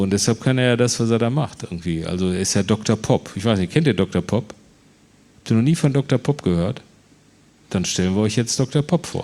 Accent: Bochum, North Rhine-Westphalia, Germany; weil ich komme ja aus Bochum

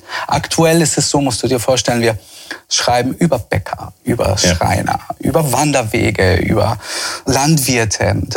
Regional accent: Bosnia & Herzegovina; Du weißt ja auch, ich komme ursprünglich aus Bosnien, ja.

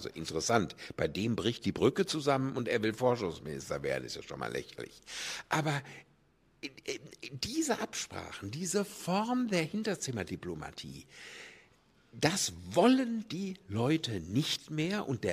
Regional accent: West Germany, Germany; und ich bin ja ein Wessi durch und durch

